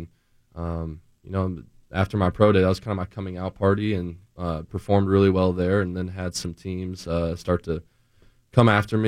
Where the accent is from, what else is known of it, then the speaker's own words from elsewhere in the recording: Atlanta, Georgia, United States; Atlanta, Georgia. Yep.